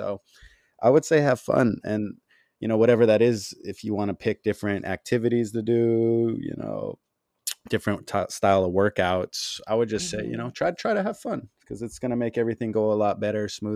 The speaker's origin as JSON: {"language": "English", "region": "California", "country": "United States", "tie": "born or raised there", "said": "I grew up in Southern California."}